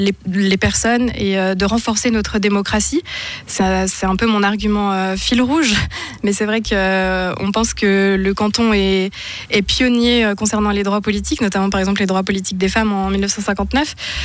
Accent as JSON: {"language": "French", "country": "France", "lives_now": "Switzerland", "said": "je suis française et que ça fait 8 ans que je suis en Suisse et j'ai absolument tout mon cercle d'amis, je travaille ici."}